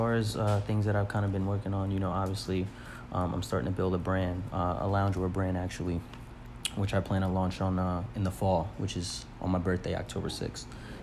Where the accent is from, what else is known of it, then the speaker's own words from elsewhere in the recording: New Jersey, United States; also born or lived in Brooklyn; New Jersey, actually. I'm from New Jersey. Lived in New Jersey, was born and raised in New Jersey. Lived in Brooklyn for a couple years. Moved back to New Jersey.